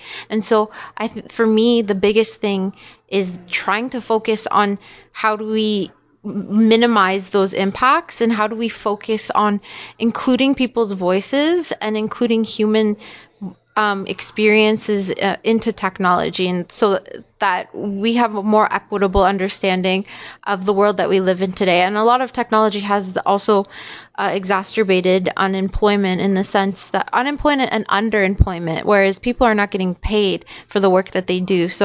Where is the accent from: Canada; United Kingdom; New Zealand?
Canada; my background is Eritrean and Tigrayan, and I actually was born and raised in Canada, so, you know, I had a very Canadian experience my whole life